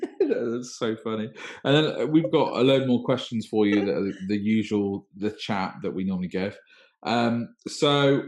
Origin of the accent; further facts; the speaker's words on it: West Midlands, United Kingdom; accent: Brummie; because I'm not originally from the Southwest. I'm from the Midlands, the West Midlands. And my nan still lives up there. So every time I speak to her on the phone, I go full Brummie.